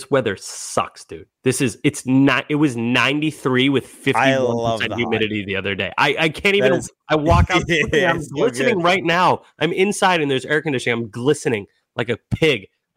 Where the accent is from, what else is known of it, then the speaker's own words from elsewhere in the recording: Boston, Massachusetts, United States; I guess you could say 21 to, like, what, like 35-year-old age group as a Bostonian or as New Englander in general, it never gets old.